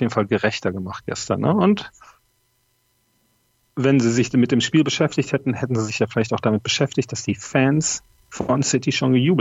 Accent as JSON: {"language": "German", "town": "Bad Oeynhausen", "region": "North Rhine-Westphalia", "country": "Germany", "said": "Bei uns in Bad Oeynhausen sagt man das so."}